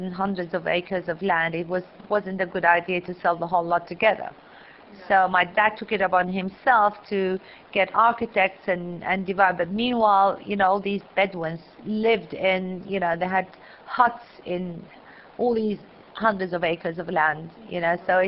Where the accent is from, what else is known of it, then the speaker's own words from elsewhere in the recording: Iraq; moved away; I was brought up in Iraq as an Iraqi, but deep down, we always knew we'd end up in Israel.